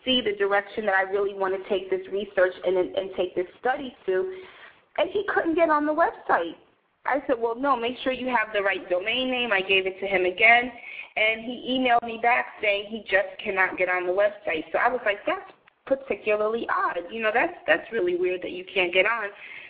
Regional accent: New York, United States; or flavors, because you know I'm from New York, flavors.

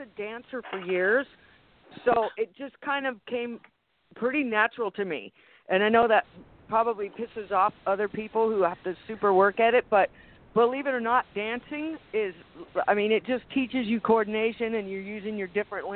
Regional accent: California, United States; Hello, I'm from Hot as Balls, California.

